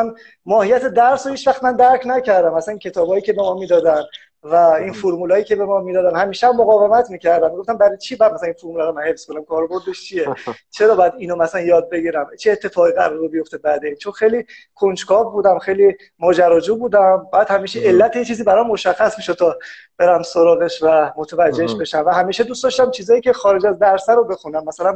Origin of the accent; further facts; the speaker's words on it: Tehran, Tehran Province, Iran; also born or lived in Bushehr, Iran; من متولد 67م و به دلایلی در بوشهر به دنیا آمدم. دوباره بلافاصله برگشتم تهران. در واقع زاده بوشهر هستم.